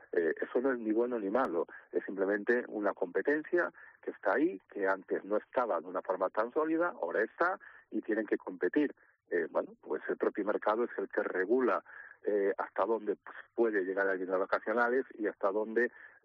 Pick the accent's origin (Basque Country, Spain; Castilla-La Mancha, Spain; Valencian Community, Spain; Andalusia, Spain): Valencian Community, Spain; por ejemplo, yo soy valenciano